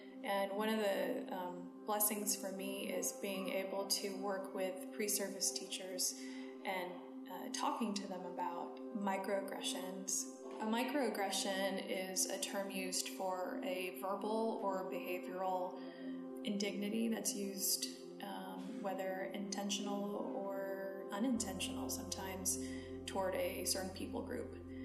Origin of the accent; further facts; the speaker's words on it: Fresno, California, United States; I'm from Fresno. I grew up here in the Central Valley. My parents also grew up here in California. They're first generation American.